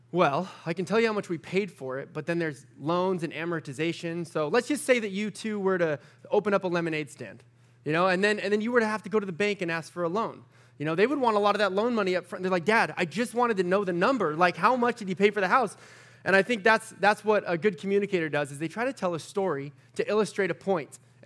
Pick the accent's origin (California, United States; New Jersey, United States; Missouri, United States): California, United States; San Diego; now in McKinney, United States; And we're in McKinney, Texas right now. But I grew up in San Diego, did some ministry in Temecula alongside Kyle here, as he said.